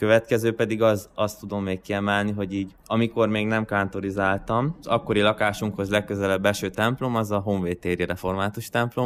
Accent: Coltău, Maramureș, Romania; moved away as an adult; Alapvetően koltói származású vagyok, az Észak-Erdély, Máramaros megye. Onnan kerültem el orvosi egyetemre, Marosvásárhelyre

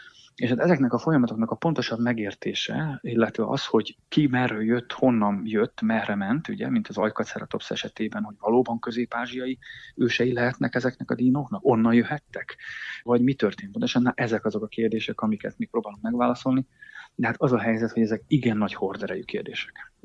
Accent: Ajka, Veszprém County, Hungary; én úgy egyébként ajkai vagyok, és Bakonyból származom, és hát ott rengeteg olyan hegy van, sziklafal van, vagy olyan bánya, ugye szénbányák, bauxitbányák akkoriban még azért működtek

